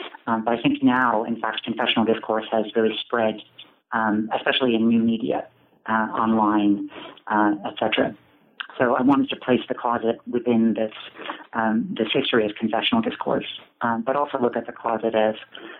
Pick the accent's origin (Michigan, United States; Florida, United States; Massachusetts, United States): Massachusetts, United States; Boston; born there; So I pass as French on paper, but it's a South African name. And so I was born in Boston.